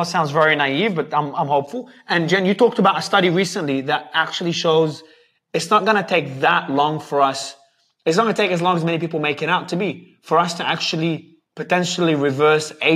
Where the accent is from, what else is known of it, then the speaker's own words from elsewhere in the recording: Melbourne, Victoria, Australia; now in Dubai, United Arab Emirates; Australia, man. Melbourne.